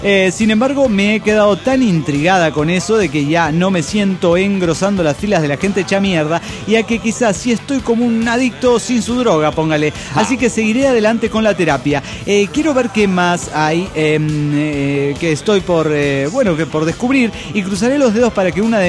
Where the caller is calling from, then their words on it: Everett, Washington, United States; de Everett, Washington.